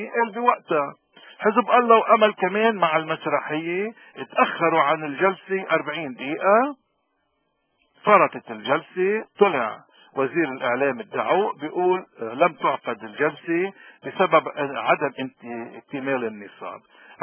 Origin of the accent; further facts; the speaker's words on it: Lebanon; نحن بدنا نشكر ربنا انه نحن لبنانيين